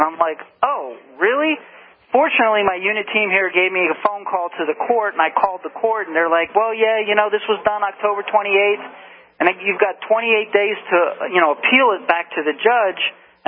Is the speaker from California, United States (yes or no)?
no; Pennsylvania, United States; I'm from Pennsylvania. Pennsylvania has made numerous requests for convention, so that's where my standing comes from.